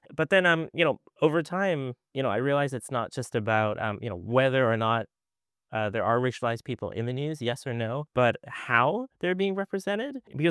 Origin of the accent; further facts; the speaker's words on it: Vancouver, British Columbia, Canada; I live in Vancouver. I was born and raised in Vancouver. And Vancouver, if you've ever been over here, it is just a very, very diverse place on many fronts when it comes to race and ethnocultural groups that have made a home over here.